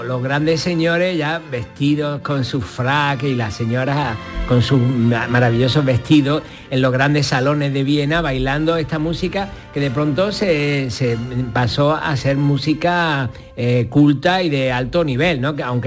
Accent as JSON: {"language": "Spanish", "region": "Andalusia", "country": "Spain", "said": "nosotros somos los andaluces, pero es que los andaluces ya también bebemos de esta cultura."}